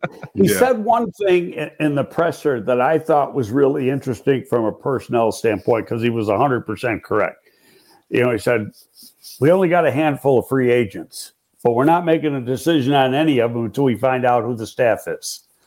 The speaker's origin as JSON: {"language": "English", "town": "Buffalo", "region": "New York", "country": "United States", "said": "You know, Reuben Brown, I had known because I'm from Buffalo."}